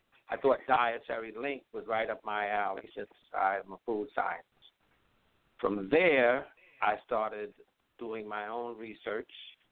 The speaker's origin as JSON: {"language": "English", "town": "Bronx", "region": "New York", "country": "United States", "tie": "born or raised there", "said": "And I just found out even my hometown, I'm born and raised in the Bronx."}